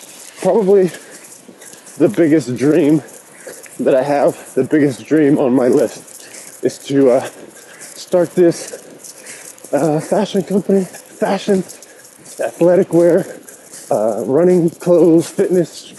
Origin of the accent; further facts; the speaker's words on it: California, United States; moved away as an adult; now in Barcelona, Spain; I'm originally from California. My parents are Mexican. I am from California, born and raised.